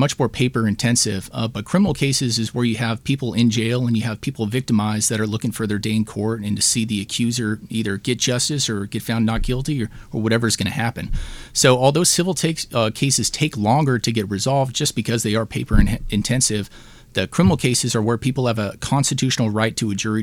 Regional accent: Los Angeles, California, United States; So I'm from Los Angeles, but don't get out the pitchforks just yet.

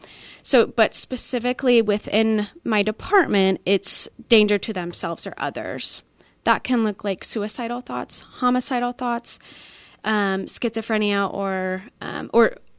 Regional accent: Meriden, Kansas, United States; also born or lived in Topeka; So I am from Meriden, Kansas and Topeka, Kansas, but mainly Meriden, Kansas. Went to Jefferson West High School.

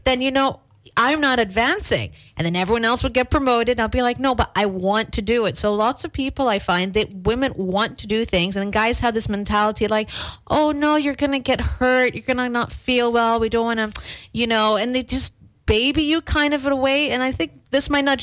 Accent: Dubai, United Arab Emirates; I know I come from abroad, I come from the Middle East in Dubai

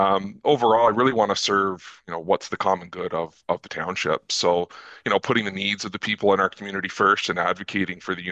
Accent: Rideau Lakes, Ontario, Canada; I grew up in Rideau Lakes in the South Elmsley area

